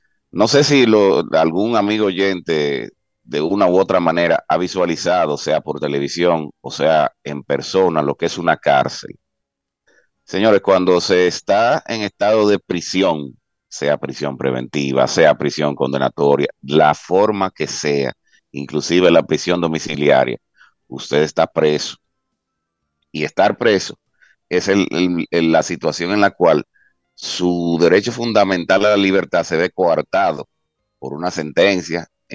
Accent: Dominican Republic; luego de nosotros como dominicanos

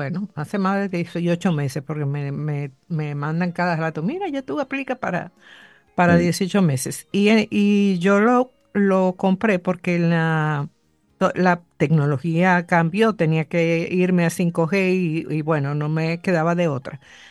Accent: Dominican Republic; somos dominicanos, no estamos por unirnos con nadie, ni por ser parte de ningún otro país, para nada.

